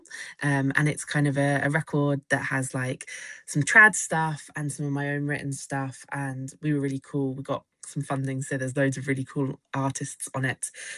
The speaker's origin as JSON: {"language": "English", "region": "East of England", "country": "United Kingdom", "tie": "born or raised there", "lives_now": "Leeds, United Kingdom", "said": "But I grew up in Bedfordshire, and kind of, I think because of touring, I feel like I'm based in Leeds"}